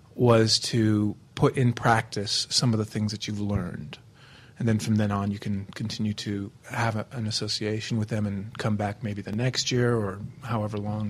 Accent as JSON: {"language": "English", "country": "United States", "said": "Being an American, we have, your work visas for the Stratford Festival"}